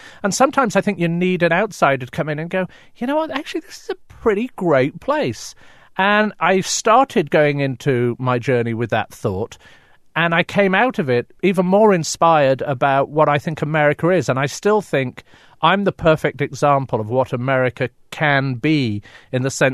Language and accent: English; England, United Kingdom; now in United States; My father's from Calcutta. My mother was from Wales. You know, I'm from England. It's one of the way we signposted. So when I wanted to look at becoming an American, and it was a decision, you know, I'm a very proud Brit, as you can tell from my accent